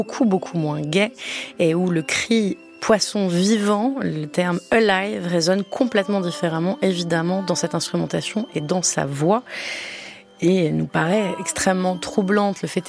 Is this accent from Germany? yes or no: no; Ireland; accent: Irish; Oui, en fait, j'ai un accent irlandais et contrairement à d'autres, je ne fais pas semblant d'être autre chose que je suis.